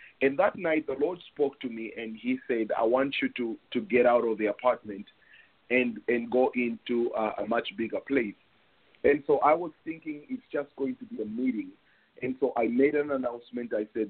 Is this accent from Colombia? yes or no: no; Botswana; moved away as an adult; now in United States; When I came from Botswana, I before I came to the United States, I was running a church in Botswana